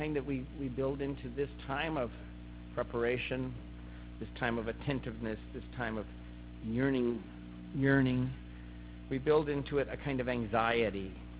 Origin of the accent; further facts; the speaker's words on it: Ireland; You know, maybe it's because I'm Irish. You get this morbid thing.